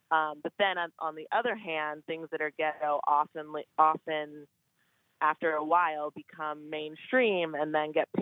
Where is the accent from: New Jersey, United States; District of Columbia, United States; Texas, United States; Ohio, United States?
District of Columbia, United States; Washington; And so I went back to D.C., which is where I'm from. I'm from the Maryland, the DMV area.